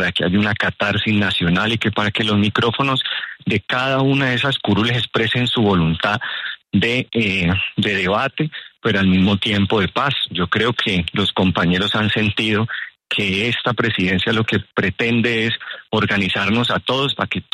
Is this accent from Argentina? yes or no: no; Colombia; nosotros unidos como colombianos